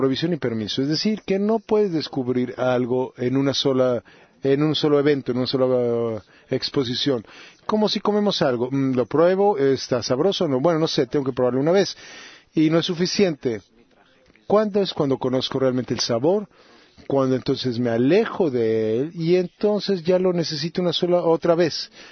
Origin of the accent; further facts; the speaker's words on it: Netherlands; also born or lived in Ivory Coast; Soy de Holanda. Sin embargo, nací en la Costa de Marfil.